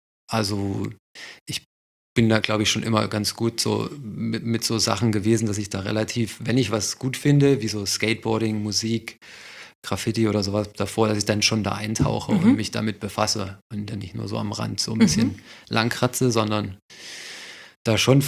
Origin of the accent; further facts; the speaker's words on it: Thuringia, Germany; Ganz ursprünglich aus Thüringen, aus einem kleinen Dorf. 600 Einwohner.